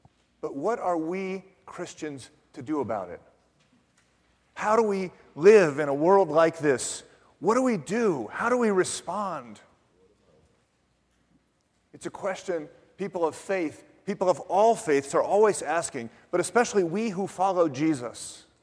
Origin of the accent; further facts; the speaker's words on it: Cincinnati, Ohio, United States; I woke up at my hometown of Cincinnati, and it was 38 degrees.